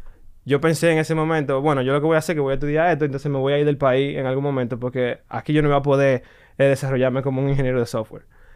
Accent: Santiago de los Caballeros, Santiago, Dominican Republic; moved away as an adult; now in Santo Domingo, Dominican Republic; Yo nací en Santiago, Santiago de los Caballeros, y me quedé allá hasta que terminé el colegio y vine aquí a Intega a estudiar a los 18 años. Y básicamente me he quedado desde aquí, desde Intec, en Santo Domingo.

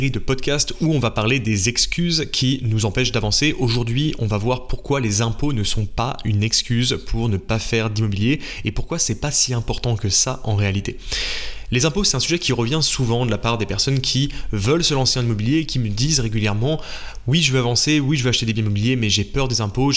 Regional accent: France; en tant que Français

